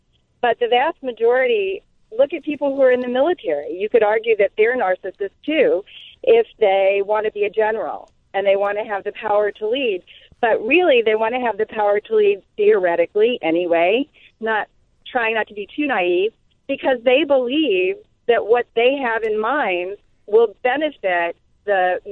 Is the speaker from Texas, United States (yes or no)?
yes; Texas, United States; and I'm originally from Texas